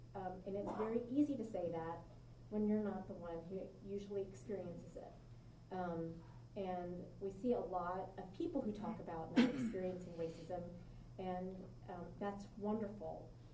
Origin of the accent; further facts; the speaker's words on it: Birmingham, Alabama, United States; I've been a Vestavia Hills resident for almost 17 years. I was born and raised in Birmingham and attended the Birmingham Public Schools for all my life.